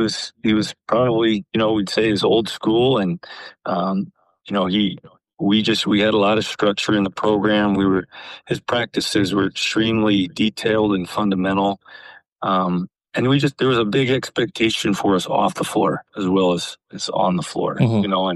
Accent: Iowa, United States; growing up in Iowa, it's hard not to know about Western Christian of Hull.

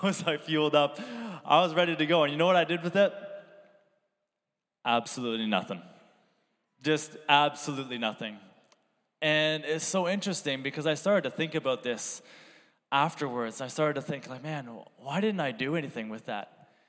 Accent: Brampton, Ontario, Canada; moved away as an adult; if we have any Brampton people in the house. Born and raised over there, and then as every Canadian dreams, or at least, I don't know, I dreamed of, escaping this winter.

